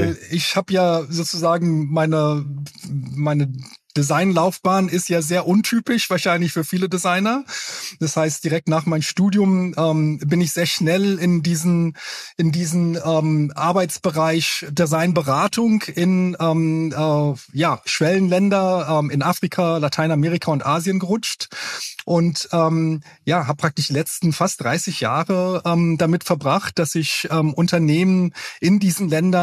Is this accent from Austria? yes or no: no; Kumasi, Ashanti, Ghana; Und ich bin ja in Kumasi groß geworden. Das ist eigentlich die zweitgrößte Stadt Ghanas und eigentlich die Heimat der der Ashanti